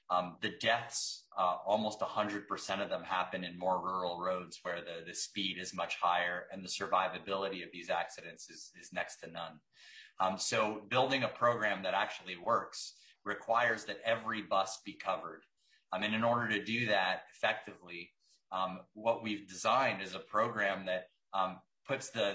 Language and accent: English; Canada; moved away as an adult; now in United States; I'm a Canadian tech entrepreneur who spent most of his career worrying about how trucks moved our things more efficiently